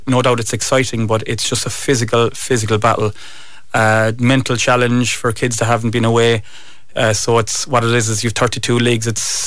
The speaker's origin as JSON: {"language": "English", "region": "Munster", "country": "Ireland", "also_born_or_lived": "County Kerry", "accent": "Cork", "said": "I suppose just everyone knows I'm originally from County Cork, so and sometimes people would hear the Cork accent coming out. My family moved down here in 99"}